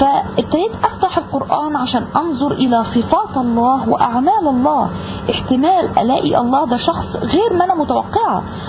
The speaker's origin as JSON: {"language": "Arabic", "country": "Egypt", "tie": "born or raised there", "said": "أنا مهرئين من مصر، نشأت وتربيت في أسرة مسلمة ملتزمة مثقفة بالإسلام"}